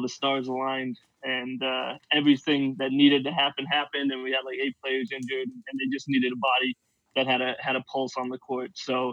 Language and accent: English; Montana, United States; moved away as an adult; So I'm from Montana originally. Grew up there, spent my whole life there up until I left for college, followed my brother to the University of Utah